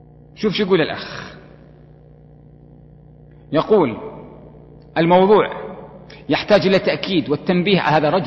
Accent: Kuwait; حتى عندنا في الكويت

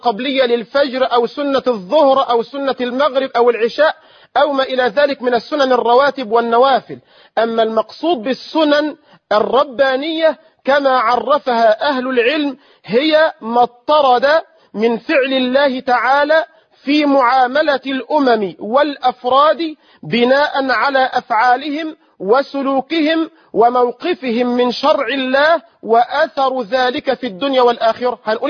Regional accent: Egypt; وأسأل الله تبارك وتعالى أن يجعل بلدنا مصر أمنا أمانا، سخاء رخاء

